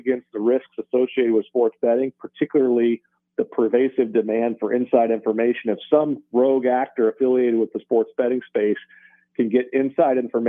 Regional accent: Nebraska, United States; now in Birmingham, United States; growing up in Nebraska, living in New York City, or now working for the SEC in Birmingham

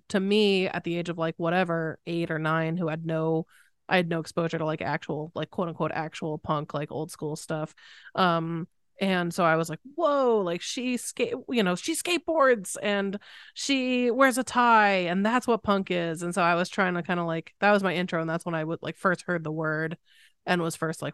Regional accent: Connecticut, United States; because I grew up in Connecticut, so I would take the train into the city

